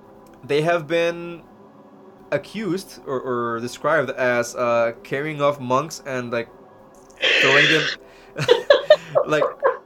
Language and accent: English; Mexico; when I was a kid in Mexico, I mean, growing up in Mexico